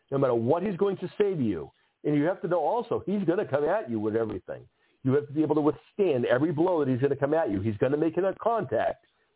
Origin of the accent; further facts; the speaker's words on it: Ireland; He's a tough guy, and he makes me proud of being Irish and stuff.